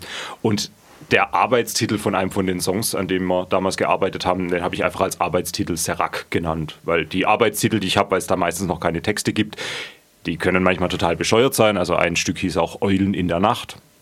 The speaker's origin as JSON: {"language": "German", "town": "Neuenstein", "region": "Baden-Württemberg", "country": "Germany", "lives_now": "Odenwald, Germany", "said": "Ich komme ursprünglich aus Neuenstein, wohne mittlerweile im unteren Odenwald, da hat es mich hin verschlagen."}